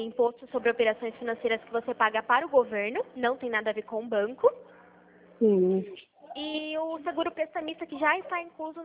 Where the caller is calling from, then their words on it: Americana, São Paulo, Brazil; Eu sou aqui de Americana, fico na rua 7 de setembro.